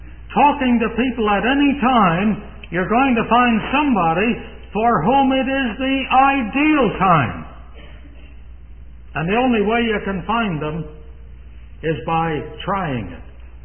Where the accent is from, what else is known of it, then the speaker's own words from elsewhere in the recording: Pennsylvania, United States; I come from Pennsylvania. And the Pennsylvania Dutch have a lot of theories about the right time to sow the seed.